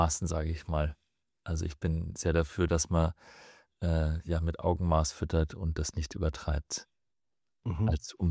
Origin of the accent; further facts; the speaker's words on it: Landshut, Bavaria, Germany; ich bin aus Landshut in Niederbayern